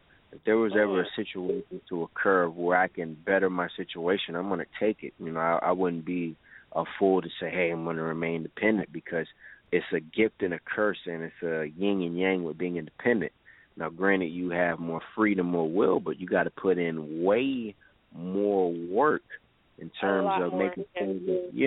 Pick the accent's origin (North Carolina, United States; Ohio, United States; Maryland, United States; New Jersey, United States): North Carolina, United States; Raleigh; But me, I was born and raised here. You know, native.